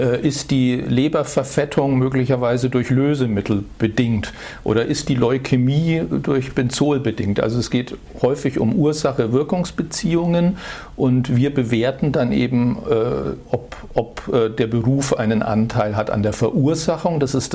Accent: Erlangen, Bavaria, Germany; Ursprünglich komme ich aus Erlangen, habe in Bochum dann angefangen, ein Jahr Medizin zu studieren, konnte dann aber in die Heimat zurückwechseln

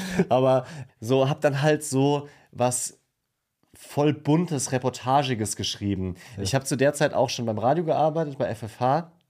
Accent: Bad Dürkheim, Rhineland-Palatinate, Germany; Und ich komme ja aus der Pfalz, aus Bad Dürkheim.

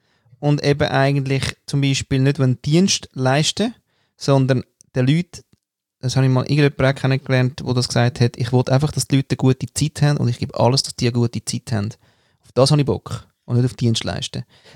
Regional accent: Austria; Was soll ich dir da als Österreicher sagen?

